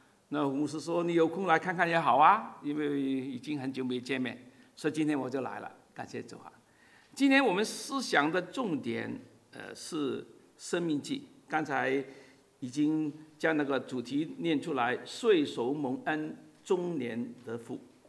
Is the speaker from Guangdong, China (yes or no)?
yes; Guangdong, China; 我是广东人，